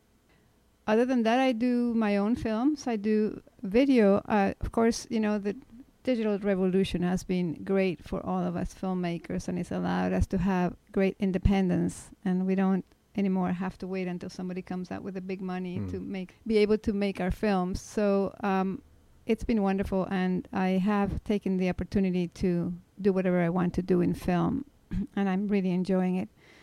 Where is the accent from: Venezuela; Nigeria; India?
Venezuela; Caracas, Capital District; now in United States; Well, I come from Venezuela, Caracas. I have been in the U.S. since 1974.